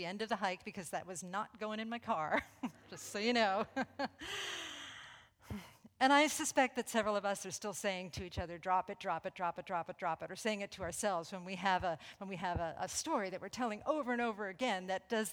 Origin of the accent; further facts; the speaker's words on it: New York, United States; living room has a lot of hay and rabbit poo in it, of course. You know, we're very elegant here. We're from New York. We're very sophisticated, you know.